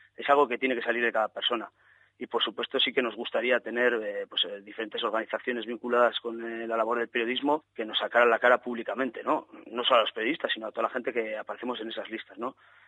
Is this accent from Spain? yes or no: yes; Basque Country, Spain; yo, en mi caso, siendo vasco